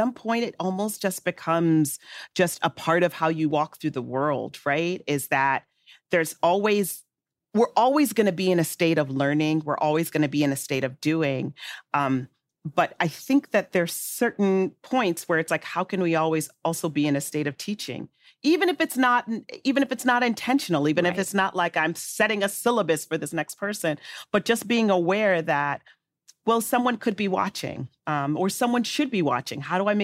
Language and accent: English; Chicago, Illinois, United States; The next group I was in was called … because I'm from Chi-Town and my partner in the group, Meredith, was from New Jersey, the Garden State.